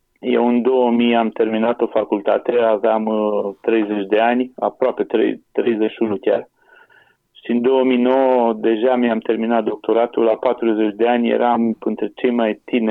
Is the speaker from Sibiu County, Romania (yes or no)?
no; Drăgăneasa, Prahova, Romania; satul Drăgăneasă, unde locuiesc eu și astăzi, este primul sat din România unde a avut sonde în erupție liberă, petrolul a ajuns până în Dunăre